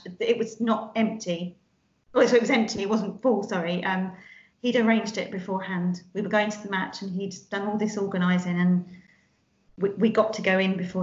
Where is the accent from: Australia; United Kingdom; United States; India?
United Kingdom; Stratford, London; Yes, I was actually going to West Ham Upton Park as a child long before he was, because I'm from Stratford, so my family are huge West Ham fans